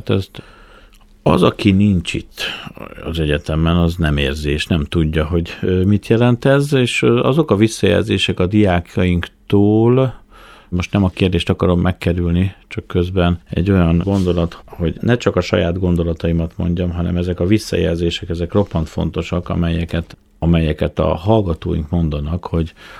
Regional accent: Miskolc, Borsod-Abaúj-Zemplén, Hungary; akkor hát miskolciként, vagy borsodiként, hogy is fogalmazok itt, ebben a régióban ez a sorsod, borsod

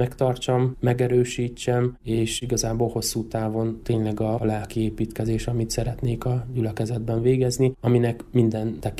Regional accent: Zakarpattia Oblast, Ukraine; Kárpátaljáról származom, és én a teológia elvégzése után is Kárpátaljára mentem haza

